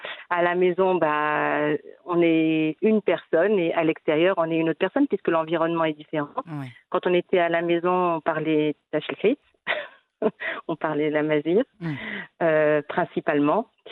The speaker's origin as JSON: {"language": "French", "town": "Tafraout", "region": "Souss-Massa", "country": "Morocco", "said": "Je suis issue de la région de Tafraout, du sud central, on va dire, après Agadir."}